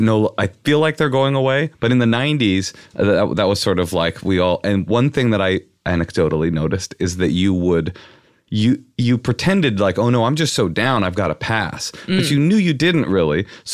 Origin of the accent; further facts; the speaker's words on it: Oakland, California, United States; So I was raised in Oakland, and there was a lot of white boys in the 90s who thought that that was like, that was the way we talked. And, North Oakland, that was our thing.